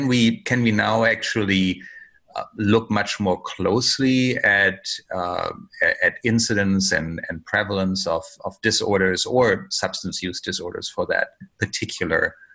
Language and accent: English; Germany; here I am somewhere in Germany. I'm originally from Germany.